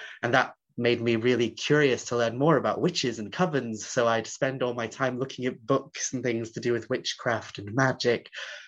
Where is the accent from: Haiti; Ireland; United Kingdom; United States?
United Kingdom; Wales; I grew up on the Isle of Anglesey, Ynysmon, and I grew up in a very rural area, middle of nowhere, and it was a Welsh-speaking community, so I went to a school that only had 26 students